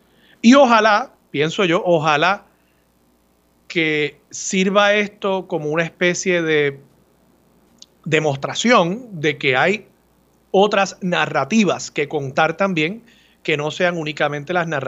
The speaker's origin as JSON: {"language": "Spanish", "country": "Puerto Rico", "said": "como todo puertorriqueño, disfruto de las grandes victorias que el deporte puertorriqueño ha traído para Puerto Rico"}